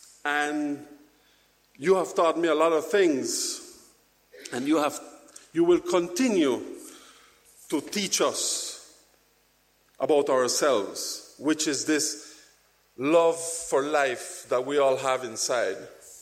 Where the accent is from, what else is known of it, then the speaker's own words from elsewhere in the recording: Belize; It's like that in every single island or in my home country in Belize.